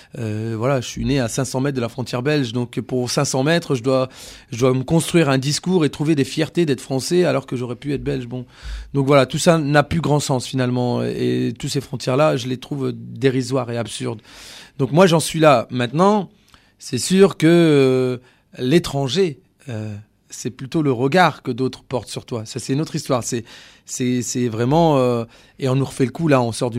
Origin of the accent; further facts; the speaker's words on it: France; je suis né en France, je suis à l'école en France, j'ai grandi en France, enfin je suis français